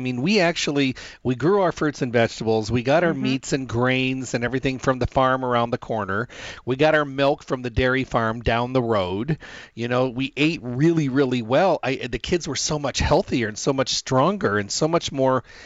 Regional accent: Midwest, United States; I grew up in the Midwest, and it was a very small town, but we lived in an outside town. It was even smaller.

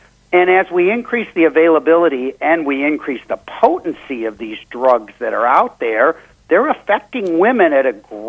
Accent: Seattle, Washington, United States; I'm from Seattle, and Washington State has a program that's called its Seven Best Practices.

